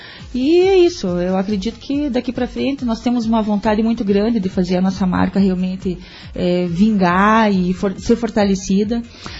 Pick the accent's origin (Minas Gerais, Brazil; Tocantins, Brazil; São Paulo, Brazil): Tocantins, Brazil; Palmas; eu saí de Palmas justamente para não ficar com essa... Porque como eu poderia ter ficado lá, mas lá eu ia ser sempre filha da minha mãe